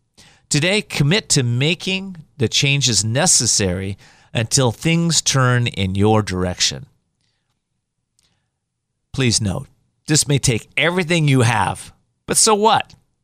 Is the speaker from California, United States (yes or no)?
yes; Whittier, California, United States; You know, in my life, I grew up in Whittier, California, and I had a beautiful home, home life.